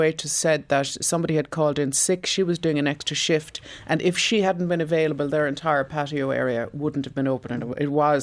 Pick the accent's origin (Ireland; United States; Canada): Ireland; Bantry, Munster; Even I'm from West Cork, from Bantry